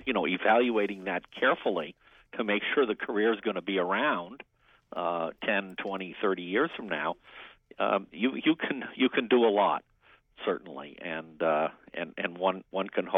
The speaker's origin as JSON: {"language": "English", "town": "Washington", "region": "District of Columbia", "country": "United States", "tie": "born or raised there", "said": "I grew up in Washington. My father was worked for the government"}